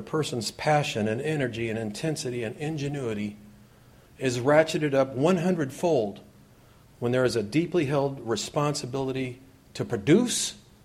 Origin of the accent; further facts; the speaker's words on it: Pasadena, California, United States; I've seen a lot growing up in Pasadena and being in Big Sandy